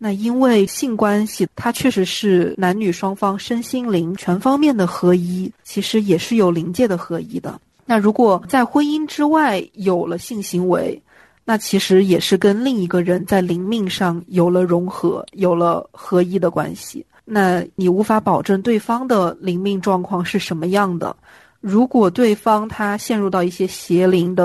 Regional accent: China; 就跟我们中国人平时比较含蓄的性格好像形成了很大的反差。

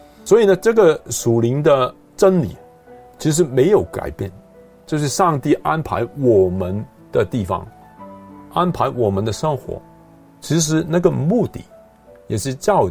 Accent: South China, China; 好像是中国的南方啊，我是南方人，南方人泡汤的时候都加一些的蜜枣

